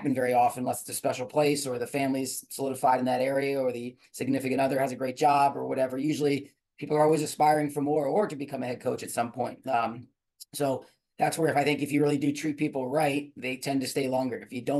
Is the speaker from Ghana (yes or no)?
no; Clinton, New Jersey, United States; Like, I'm from a little small town called Clinton, New Jersey. It's in the sticks of Jersey, which people don't believe exists.